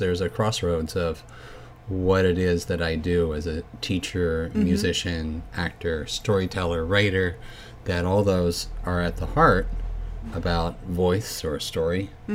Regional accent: Norristown, Pennsylvania, United States; so I grew up in Norristown, PA, which for those that don't know is 20 miles west of Philly, so 100 miles from here.

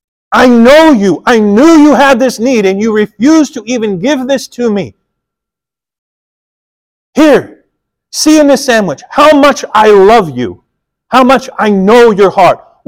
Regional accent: Midwest, United States; I'm like, I'm an American. I come from the Midwest. I need some meat, and I need it now.

